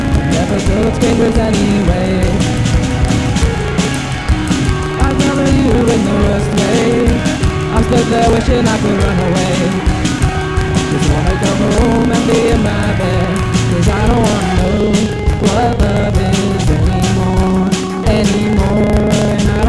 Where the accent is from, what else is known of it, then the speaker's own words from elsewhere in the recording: Brooklyn, New York, United States; we're from Brooklyn.